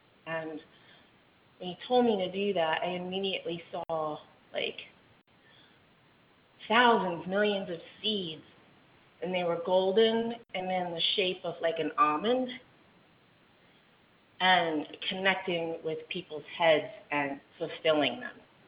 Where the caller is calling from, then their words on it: Pennsylvania, United States; Hello. I'm from Pennsylvania.